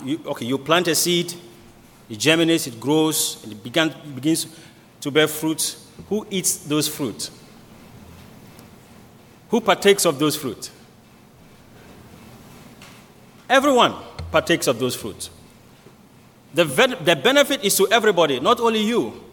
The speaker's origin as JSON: {"language": "English", "country": "Ghana", "said": "I came from Ghana."}